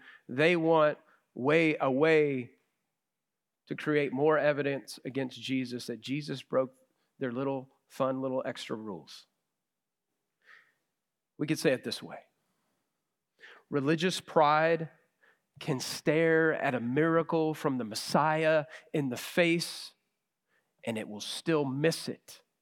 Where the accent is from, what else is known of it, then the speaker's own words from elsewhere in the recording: Llano, Texas, United States; I grew up with him in Llano, Texas, and he was a good friend of mine.